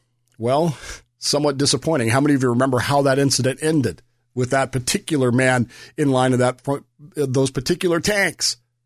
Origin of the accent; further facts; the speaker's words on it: United States; And number two, because I'm an American.